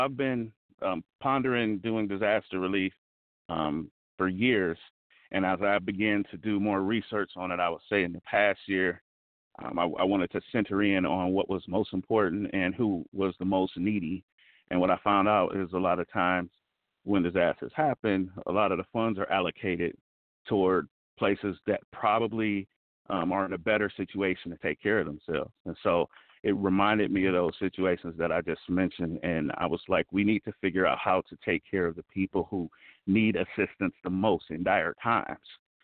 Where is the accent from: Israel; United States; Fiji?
United States; Cleveland, Ohio; now in Los Angeles, United States; I'm currently in Los Angeles. I currently live in Los Angeles. I'm originally from Cleveland.